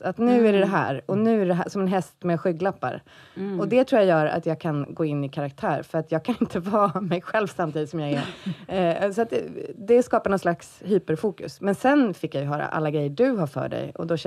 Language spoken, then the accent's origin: Swedish; Härnösand, Västernorrland County, Sweden; Och det är kanske lite dialektalt för att jag kommer från Härnösand.